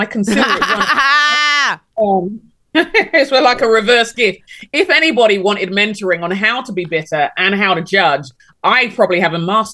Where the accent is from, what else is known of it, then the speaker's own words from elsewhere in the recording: Nigeria; moved away; I'm from a collective culture. I don't need any Lone Ranger business. I'm Nigerian. We do things as a pack. I left my pack and I came here to serve.